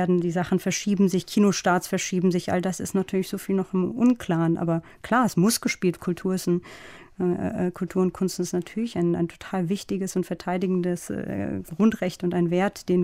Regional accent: Frankfurt, Hesse, Germany; der erste Ort, wo wir ankamen an Heiligabend 1985, ist dann so auch zu unserem Zuhause geworden, und so bin ich in Frankfurt groß geworden.

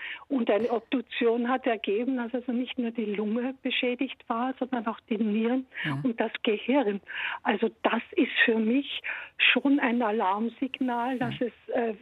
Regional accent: Austria; es auch aus Österreich, wo ich herkomme

